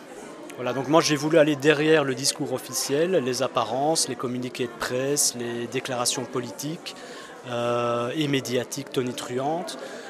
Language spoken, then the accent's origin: French; Liège, Wallonia, Belgium; parce que je suis liégeois et depuis des années, j'entends parler de Mitra.